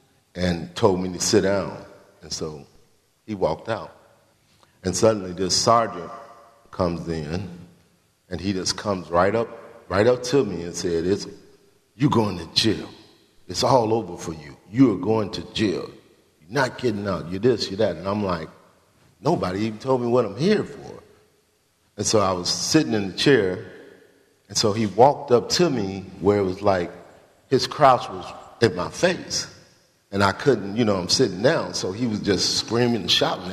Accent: Chicago, Illinois, United States; I'm from Chicago, Illinois.

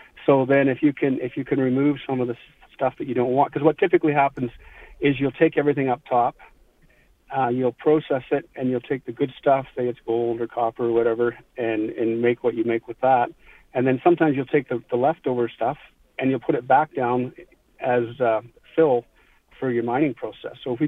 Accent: New Brunswick, Canada; One of the things that I did when I grew up in New Brunswick was I worked for McCain Foods at a French fry plant

